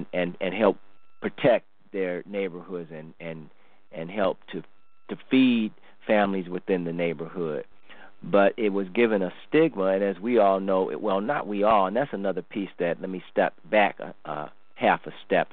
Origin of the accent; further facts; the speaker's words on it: Cleveland, Ohio, United States; I'm from Ohio, Cleveland, born and raised.